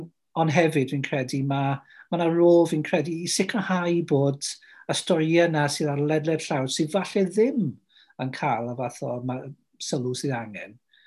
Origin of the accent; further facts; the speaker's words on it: Wales, United Kingdom; Dwi o Ceredigion